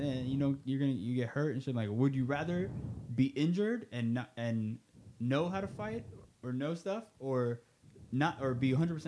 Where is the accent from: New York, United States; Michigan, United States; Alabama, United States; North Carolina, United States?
New York, United States; I'm from New York. He's not from here.